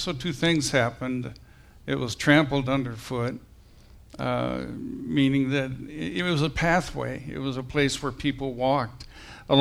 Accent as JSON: {"language": "English", "region": "Wisconsin", "country": "United States", "tie": "born or raised there", "said": "And, you know, I grew up in Wisconsin. A lot of my uncles and stuff were farmers"}